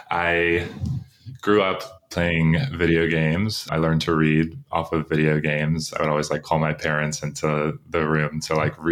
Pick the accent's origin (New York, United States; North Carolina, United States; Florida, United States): Florida, United States; Tampa; I am from Tampa, Florida. Went to school at the Georgia Institute of Technology in Atlanta.